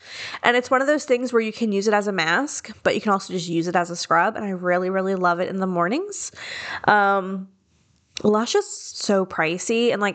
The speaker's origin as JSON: {"language": "English", "region": "the South", "country": "United States", "tie": "born or raised there", "said": "Because I grew up in the South and we drink almost exclusively black tea."}